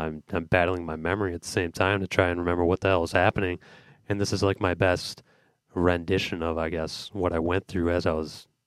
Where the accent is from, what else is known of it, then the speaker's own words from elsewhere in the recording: Midland, Michigan, United States; now in Bad Axe, United States; I'm originally from Midland, Michigan. Right now, I'm out on the Thumb in Bad Axe in No Man's Land